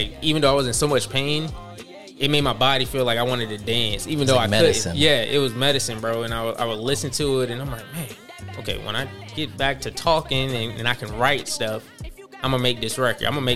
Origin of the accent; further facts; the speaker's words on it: Panama City, Florida, United States; also born or lived in Chesapeake, Virginia / Spring Hill, Florida; now in Ruskin, United States; Originally from Panama City, Florida.